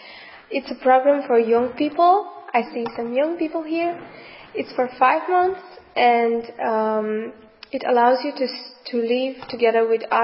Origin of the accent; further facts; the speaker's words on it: Romania; English is a second language; I'm from Romania, and I'm so happy to be here in this country